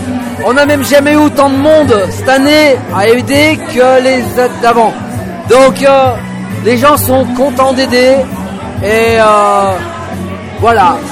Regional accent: Charette, France; Je suis de Charette.

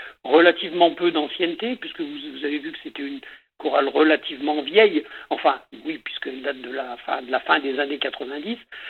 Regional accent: Auvergne-Rhône-Alpes, France; moved away as an adult; also born or lived in Paris region; Ma femme et moi, on est des vieux dauphinois.

